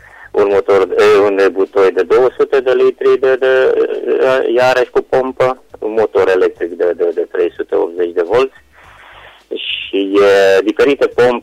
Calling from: Bozovici, Caraș-Severin, Romania; din Bozovici

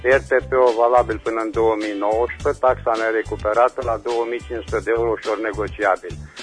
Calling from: Reșița, Caraș-Severin, Romania; sunt din Resa și am și eu de vânzare următoarele.

